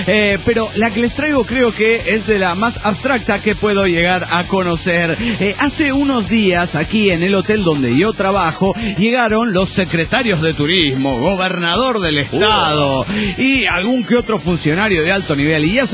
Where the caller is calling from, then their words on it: Costa Rica; Hola, ¿cómo están? … de Costa Rica.